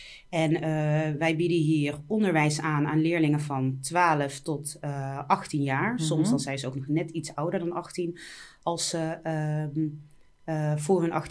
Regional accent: Netherlands; Nou, ik ben zelf, ik ben wel in Nederland geboren, maar mijn moeder is van Indonesië en mijn vader is van Aruba. En ik ben in Nederland opgegroeid

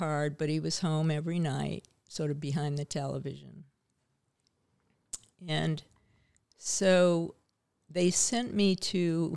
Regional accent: Buffalo, New York, United States; I grew up in Buffalo, New York, in a sort of upper middle class neighborhood and family, and very privileged.

